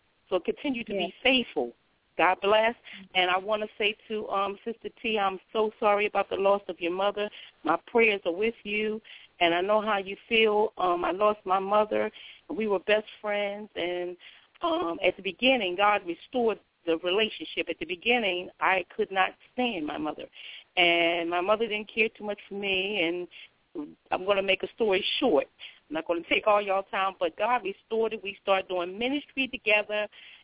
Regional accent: Philadelphia, Pennsylvania, United States; now in North Carolina, United States; I'm from Philadelphia. I live in North Carolina now.

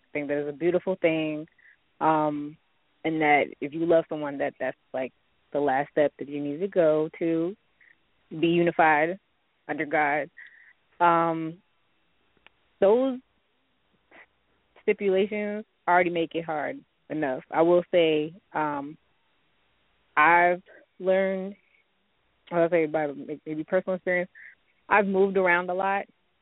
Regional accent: Pittsburgh, Pennsylvania, United States; also born or lived in Florida; So I was in Florida, Virginia. I grew up in Pittsburgh.

